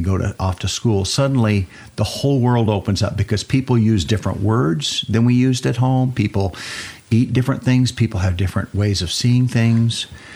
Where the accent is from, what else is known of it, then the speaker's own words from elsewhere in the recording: York, Nebraska, United States; now in Lubbock, United States; I grew up mostly in Nebraska, a small town, York, on